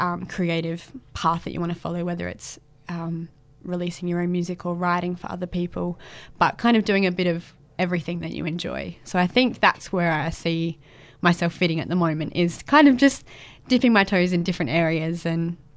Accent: Swan Reach, South Australia, Australia; now in Adelaide, Australia; No, I did move down to study. So I grew up in Swan Reach on a farm on the river, which was amazing.

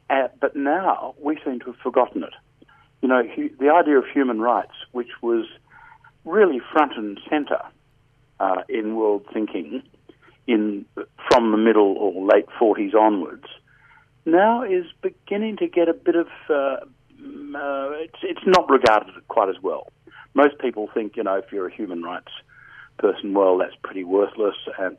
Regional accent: Australia; I am an Australian and I feel embarrassed when I look at what our country is doing.

